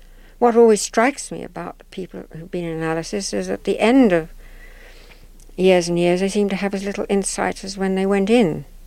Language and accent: English; Zimbabwe; accent: Rhodesian; now in United Kingdom; Rhodesian accent.